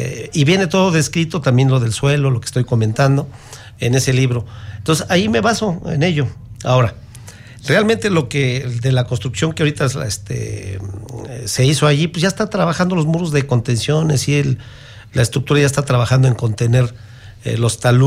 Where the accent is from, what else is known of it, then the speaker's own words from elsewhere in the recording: Querétaro, Mexico; nosotros somos queretanos y queremos el bien para Querétaro.